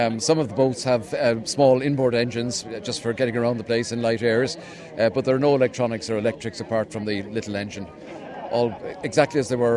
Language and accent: English; Cork, Munster, Ireland; I'm from Cork